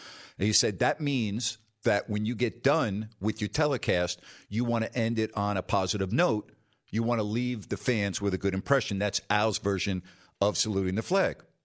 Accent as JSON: {"language": "English", "region": "New York", "country": "United States", "said": "Where are you from … ? I said, well, I'm from New York."}